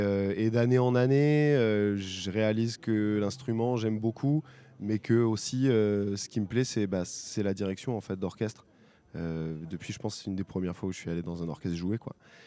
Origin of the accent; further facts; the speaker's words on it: Revel, Occitanie, France; Moi, je viens de Revel.